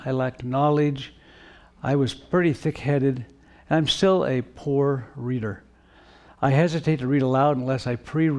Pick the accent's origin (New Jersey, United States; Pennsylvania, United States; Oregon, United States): Oregon, United States; now in California, United States; So I was born in California. I know I tell you that my home is Oregon because I lived all my life in Oregon, but you know, coming back to California was kind of a return to my homeland here.